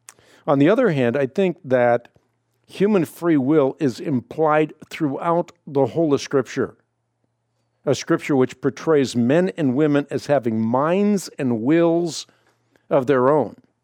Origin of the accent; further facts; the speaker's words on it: Netherlands; English is a second language; I was born in Holland, and I grew up in a Dutch Reformed context.